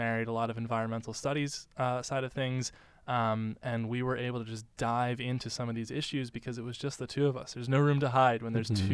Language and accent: English; Pleasantville, New York, United States; Yeah, so I was born in New York City